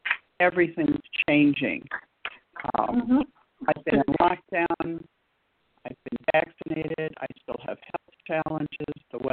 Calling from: St. Louis, Missouri, United States; I'm calling from St. Louis.

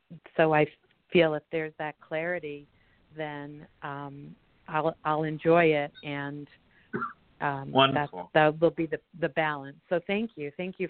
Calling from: Colorado, United States; I'm calling from Colorado.

